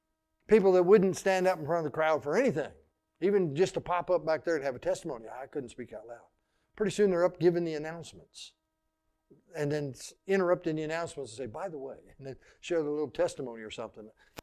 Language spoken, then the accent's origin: English; Forsyth, United States; When I grew up in Forsyth